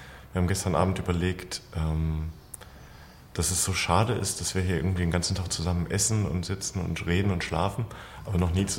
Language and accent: German; Goslar, Lower Saxony, Germany; also born or lived in Bad Harzburg; Ich bin geboren in Bad Harzburg, aufgewachsen in Goslar, in der Braunschweigischen Landeskirche. Eigentlich ein ganz unkirchliches Elternhaus. Bin der zweite Sohn